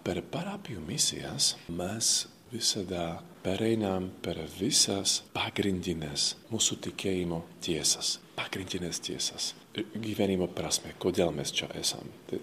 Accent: Slovakia; Lithuanian is a second language; moved away as an adult; now in Lithuania; aš esu iš Slovakijos, gyvenau Lietuvoje beveik 7 metus dabar.

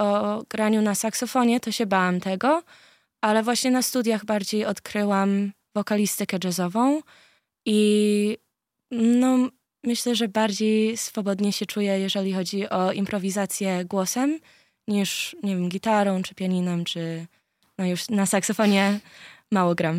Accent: Chicago, Illinois, United States; Często jak ktoś się pyta, skąd jestem ze Stanów i mówię Chicago

